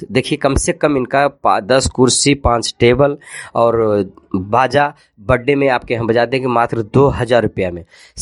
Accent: Bihar, India; मैं भी बिहार से हूँ।

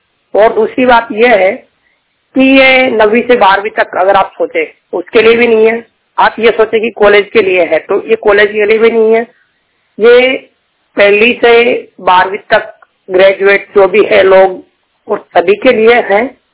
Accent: Rajasthan, India; मैं राजस्थान से बिलोंग करता हूँ, राजस्थान में बीए सेकंड ईयर में पढ़ाई कर रहा हूँ अभी, और मैं जनरल यूनिवर्सिटी से पढ़ाई करता हूँ और जोधपुर राजस्थान में रहता हूँ।

